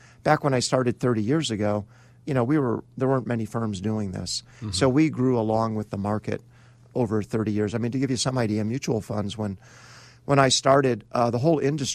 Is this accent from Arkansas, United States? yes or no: no; Indiana, United States; now in Chicago, United States; you know, as you mentioned, I grew up in Indiana, so nearby. I went to school here in Chicago.